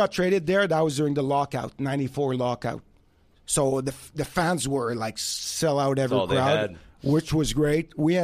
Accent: Canada; we grew up in Canada. So for me, it was normal.

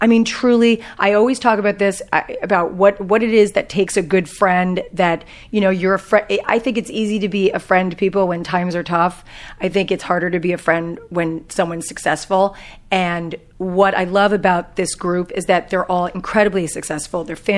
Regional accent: New York, United States; also born or lived in Los Angeles; now in Orange County, United States; I came from New York, transplanted to LA, and dragged down to Orange County. That's how I think about my life.

